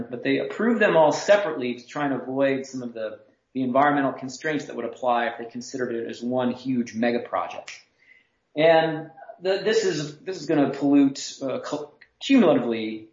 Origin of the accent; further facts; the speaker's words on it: Midwest, United States; You know, I grew up in the Midwest where there's still a much more vibrant sort of right wing to fight against.